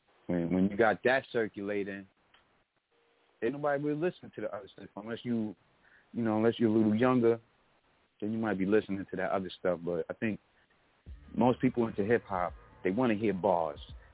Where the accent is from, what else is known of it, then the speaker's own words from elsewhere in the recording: Bronx, New York, United States; I'm not from Queensbridge. I'm from the Bronx, you know.